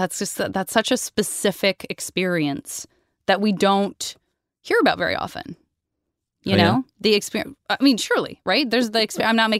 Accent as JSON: {"language": "English", "country": "United States", "said": "But because I'm American, bear with me."}